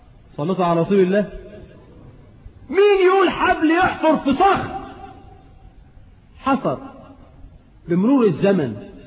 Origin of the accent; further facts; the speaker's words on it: Egypt; احنا عندنا في مصر امثال تكسر المقاديف